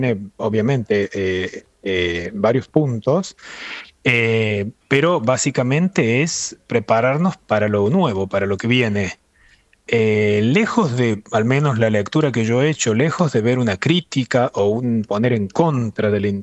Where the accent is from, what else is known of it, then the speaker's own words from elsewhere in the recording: Argentina; algo que lo digo yo como argentino, lamentablemente en Argentina tenemos una idea muy equivocada.